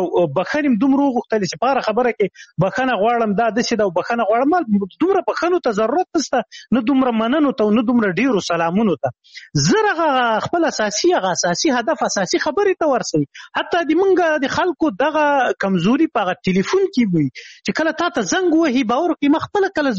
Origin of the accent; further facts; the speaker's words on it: Khyber Pakhtunkhwa, Pakistan; شمشتو مهاجرینو کمپوس هغه دی